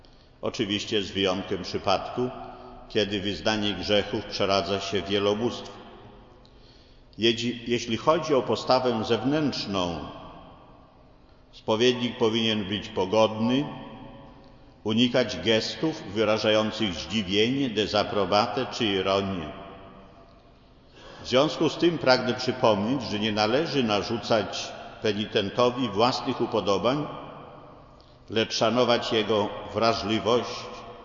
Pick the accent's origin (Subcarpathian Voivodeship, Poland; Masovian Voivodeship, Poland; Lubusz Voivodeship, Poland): Masovian Voivodeship, Poland; Ja pochodzę z diecezji płockiej